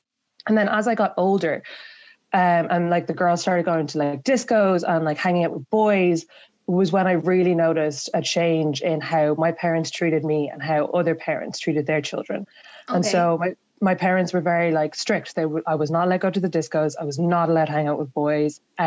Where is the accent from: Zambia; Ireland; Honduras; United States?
Ireland; growing up in Ireland as a daughter of immigrant parents, but like not really realizing that I was an immigrant or like of immigrant descent.